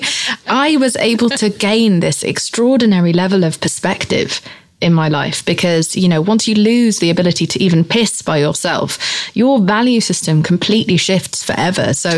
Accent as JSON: {"language": "English", "region": "England", "country": "United Kingdom", "tie": "born or raised there", "said": "I grew up in England, which is just an inherently dishonest place"}